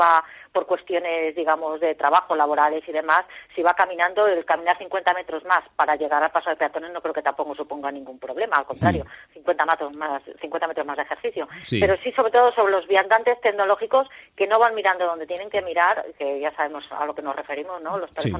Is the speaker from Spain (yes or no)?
yes; Salamanca, Castile and León, Spain; pongo siempre el ejemplo de Salamanca, ¿no? Que es mi tierra.